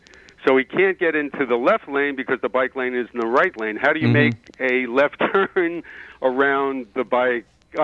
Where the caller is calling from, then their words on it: Brooklyn, New York, United States; from Brooklyn.